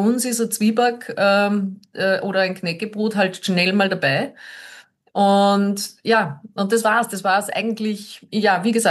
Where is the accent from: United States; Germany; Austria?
Austria; Upper Austria; ich bin Oberösterreicherin ursprünglich